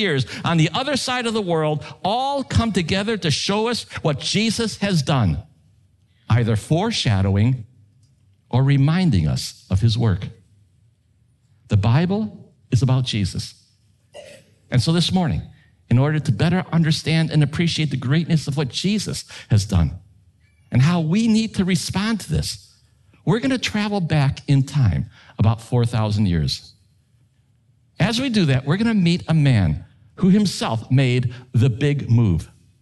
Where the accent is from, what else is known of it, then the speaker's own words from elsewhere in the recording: Chicago, Illinois, United States; now in Canada; We're from Chicago. In the States, up here is the Great White North.